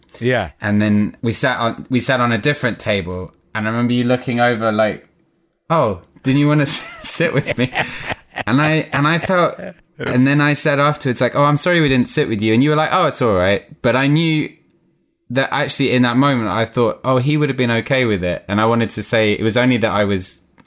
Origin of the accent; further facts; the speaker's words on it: South Africa; born there; I was born in South Africa.